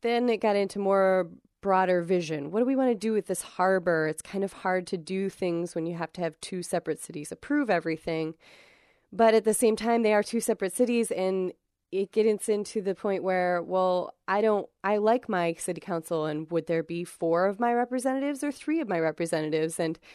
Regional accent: Grand Rapids, Michigan, United States; Ah, yes, my hometown here.

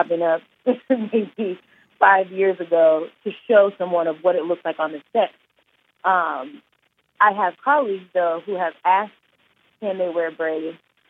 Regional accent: Houston, Texas, United States; So, yeah, like you said, I'm from Houston. My family is from Jamaica, and so braids are super common.

